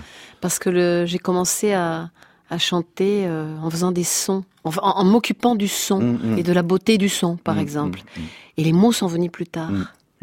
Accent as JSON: {"language": "French", "town": "Bordeaux", "region": "Nouvelle-Aquitaine", "country": "France", "said": "Moi, je viens de Bordeaux."}